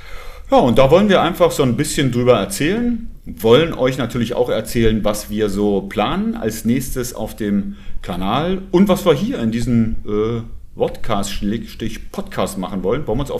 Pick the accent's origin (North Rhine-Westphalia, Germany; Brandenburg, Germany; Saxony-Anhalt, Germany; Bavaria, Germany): Saxony-Anhalt, Germany; Oschersleben; weil ich komme ja aus Oschersleben. Kennen, glaube ich, die meisten inzwischen, ist quasi so Flyover-Zone